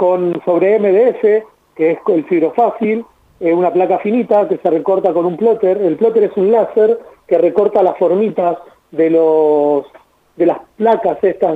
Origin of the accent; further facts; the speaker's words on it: La Plata, Buenos Aires Province, Argentina; yo soy acá de La Plata y realmente el público acá platense es un faro.